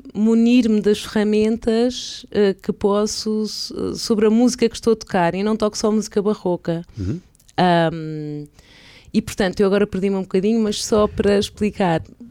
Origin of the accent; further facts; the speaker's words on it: Braga, Portugal; toco violoncelo, nasci em Braga e estudei aqui no Conservatório, em Braga, depois estive em Lisboa, na Academia da Orquestra Metropolitana